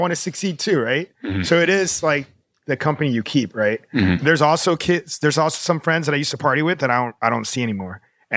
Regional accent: Florida, United States; also born or lived in California; I was born in California, then I moved to Florida, and then I came back in my mid-20s.

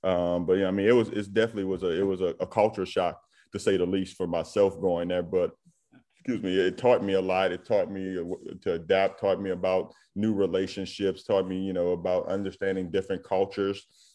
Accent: Southern United States, United States; I mean, I'm a Southerner.

